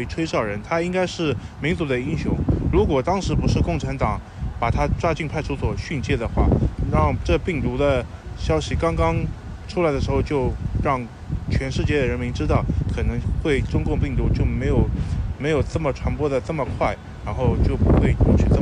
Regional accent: China; moved away; 我作为中国人，那是移民到海外的中国人来说

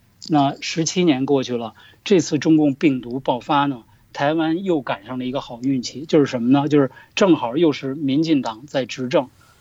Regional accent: China; now in Canada; 虽然我是一个来自大陆的加拿大人啊，

